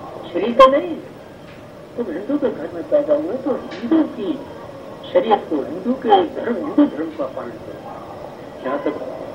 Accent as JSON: {"language": "Hindi", "town": "Amritsar", "region": "Punjab", "country": "India", "said": "मैं अमृतसर का रहने वाला हूँ"}